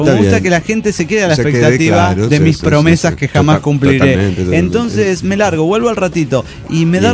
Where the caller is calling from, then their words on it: Dublin, Leinster, Ireland; de Dublín, Irlanda.